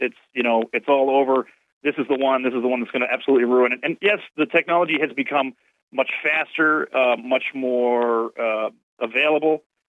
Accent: Pennsylvania, United States; I grew up in Pennsylvania, and we had for sex education, sort of people.

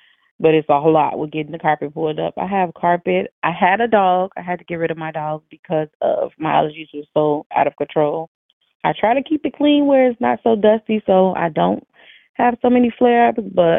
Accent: Chicago, Illinois, United States; I'm 34. I'm from Chicago, Illinois.

